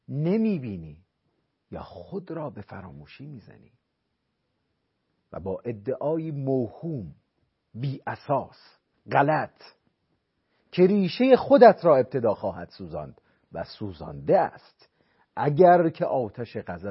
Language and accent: Persian; Iran; من به عنوان یک ایرانی بارها و بارها